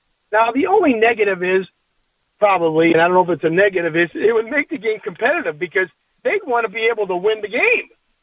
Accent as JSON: {"language": "English", "town": "Cleveland", "region": "Ohio", "country": "United States", "said": "I'm from Cleveland. I used to own an advertising business."}